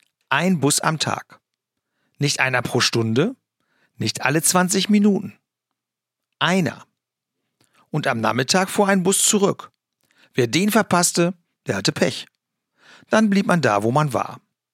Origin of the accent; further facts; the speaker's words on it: Lower Saxony, Germany; Ich bin im Emsland aufgewachsen, auf dem Dorf. Und darauf bin ich auch stolz. Das Emsland Anfang der 70er und 80er Jahre war kein Ort, den man kannte.